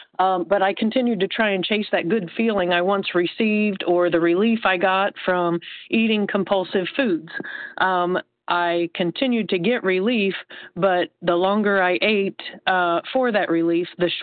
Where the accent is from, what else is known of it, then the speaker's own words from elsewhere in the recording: Indiana, United States; I'm from Indiana.